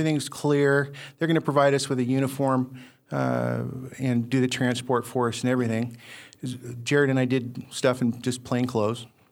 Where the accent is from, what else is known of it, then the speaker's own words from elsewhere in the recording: Scotland, United Kingdom; And so, you know, me being the Scottish dumbass, I spent 17 years.